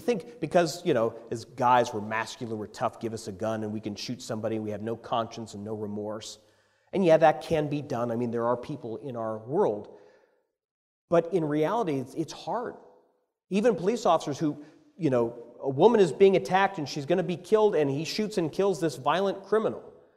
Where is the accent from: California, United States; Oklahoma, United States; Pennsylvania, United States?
Pennsylvania, United States; We're from Pennsylvania, Northwest Pennsylvania.